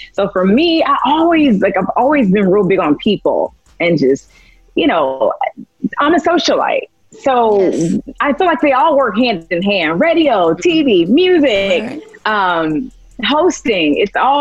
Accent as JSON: {"language": "English", "town": "Atlanta", "region": "Georgia", "country": "United States", "said": "I'm from here in Atlanta."}